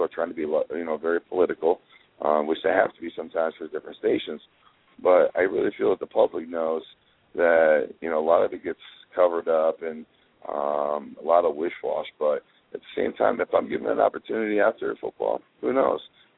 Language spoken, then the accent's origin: English; Cleveland, Ohio, United States; also born or lived in Rocky River; It is crazy because I grew up in Cleveland. I grew up right by the West Side Market. And we did move to Rock River, and my parents still live there.